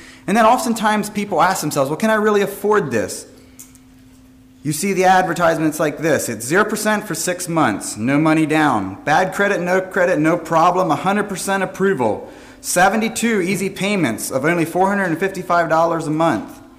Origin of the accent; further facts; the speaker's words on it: Kirkwood, Pennsylvania, United States; we are from Kirkwood, and if you get to southern Lancaster County at any point in time, feel free to stop by and visit us there.